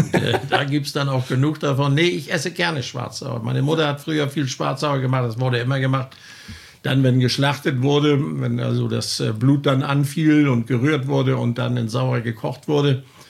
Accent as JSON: {"language": "German", "town": "Elisabeth-Sophien-Koog", "region": "Schleswig-Holstein", "country": "Germany", "said": "Ich bin ja kein Nordstrander. Ich komme ja aus dem Elisabeth-Sofienko."}